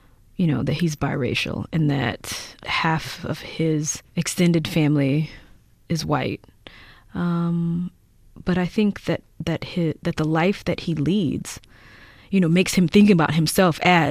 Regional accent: Mississippi, United States; when I was growing up in Mississippi, I knew about Parchman Prison.

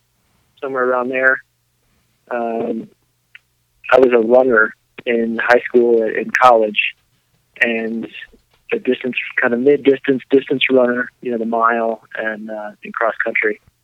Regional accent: Arkansas, United States; I grew up in Arkansas and my parents are still there and my sister as well.

